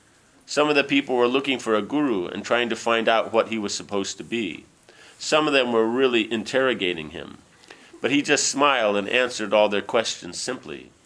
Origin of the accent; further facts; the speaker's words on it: United States; I said, no, sir, I am not from India. I am from here, the United States.